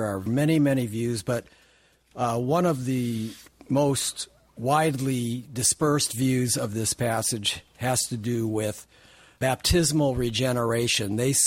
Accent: Dallas, Texas, United States; from Dallas, Texas.

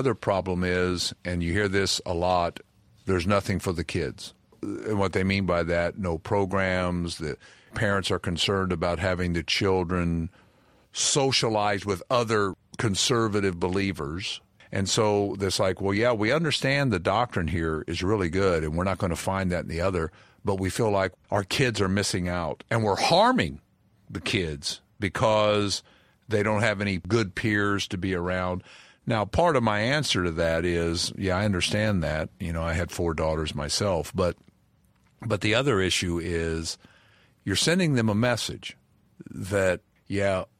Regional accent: South Carolina, United States; And I'm from South Carolina

